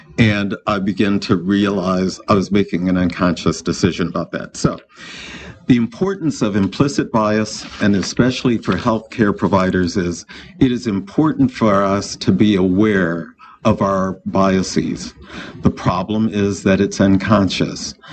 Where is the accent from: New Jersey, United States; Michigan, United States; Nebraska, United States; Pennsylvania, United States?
Michigan, United States; also born or lived in the South; I just recently, 5 years ago, returned to my home state of Michigan, because I lived my adult life in the South.